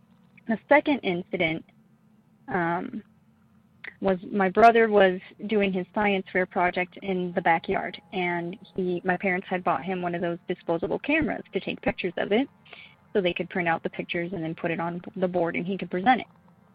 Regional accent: Colorado, United States; also born or lived in New Mexico; I'm from Colorado.

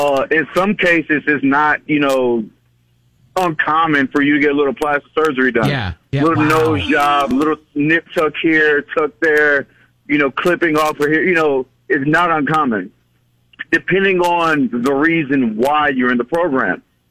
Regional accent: Houston, Texas, United States; Okay, so I'm from Houston

